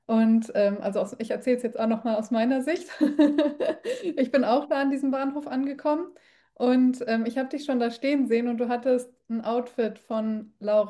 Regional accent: Paderborn, North Rhine-Westphalia, Germany; in meiner Heimatstadt. Ich komme ja ursprünglich aus Paderborn.

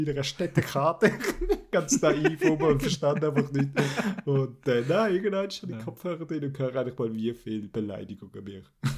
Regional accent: Switzerland; Weil bin ich in schlechtem Englisch, so mit typischem deutschem Akzent und ich bin Schweizer.

